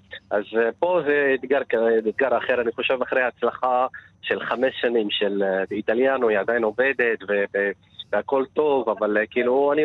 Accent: Northern District, Israel; ובכלל אני בא מהגליל, ואני מחבר את האוכל של הבית שגדלתי עליו מהגליל

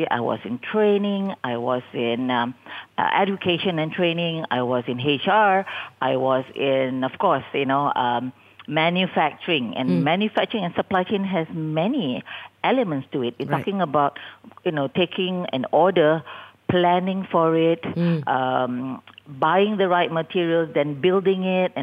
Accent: Johor, Malaysia; now in Penang, Malaysia; I'm actually from Johor, but I've been in Penang for 35 years now.

